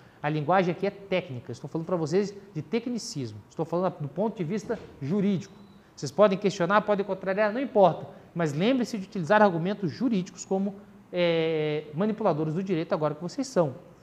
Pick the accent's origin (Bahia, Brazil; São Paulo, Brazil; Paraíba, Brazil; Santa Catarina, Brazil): Santa Catarina, Brazil; Florianópolis; also born or lived in Viçosa; Eu sou de Florianópolis